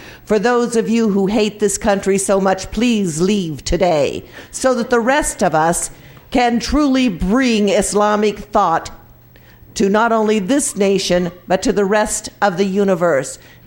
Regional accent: United States; I am born and raised in this country. I am Cherokee Indian. I was here before Columbus was here.

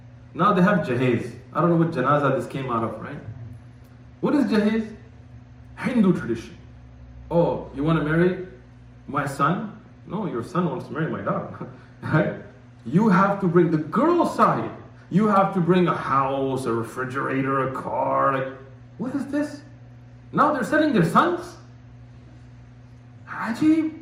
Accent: United States; Because you're from America. I was like, I'm from America. I didn't rob banks in America.

